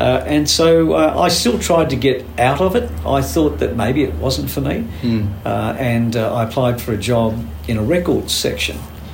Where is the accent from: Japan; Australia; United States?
Australia; Crookwell, New South Wales; I went down into the big smoke because I grew up in Crookwell.